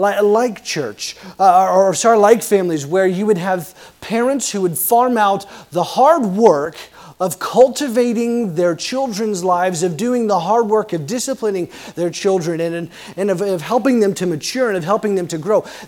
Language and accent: English; Tulsa, Oklahoma, United States; Where I grew up in Tulsa, Oklahoma, we have the Tulsa Drillers.